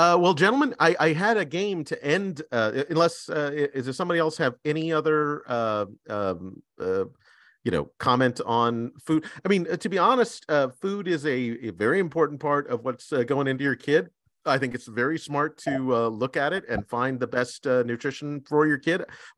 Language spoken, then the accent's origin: English; West Coast, United States; I would add into that maybe like almond milk or sesame milk, Lance, just because we're from the West Coast.